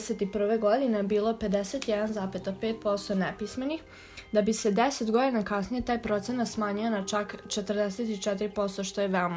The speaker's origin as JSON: {"language": "Serbian", "town": "Novi Sad", "region": "Vojvodina", "country": "Serbia", "said": "mi smo iz Novog Sada i ja idem u osmi razred."}